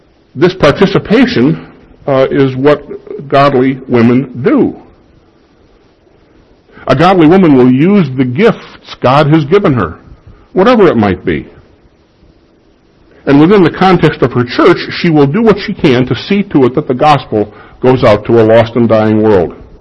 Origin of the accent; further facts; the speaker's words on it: Chicago, Illinois, United States; When I was a kid growing up in Chicago, in a very strict Lutheran church